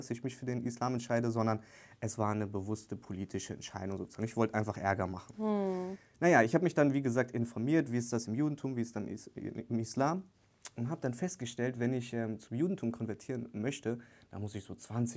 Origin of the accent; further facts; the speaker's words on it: East Germany, Germany; born there; Ich positioniere mich selbst als weiße Person. Ich bin gebürtig in der DDR geboren, meine Familie stammt aus der DDR.